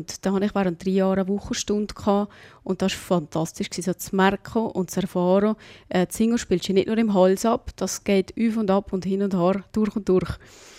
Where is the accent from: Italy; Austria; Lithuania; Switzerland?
Switzerland; Valais; Selbstverständlich, auch das gehört dazu als Walliser.